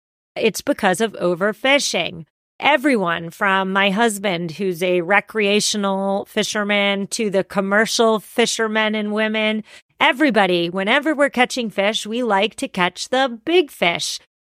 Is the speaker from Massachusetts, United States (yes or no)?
yes; Massachusetts, United States; my home state of Massachusetts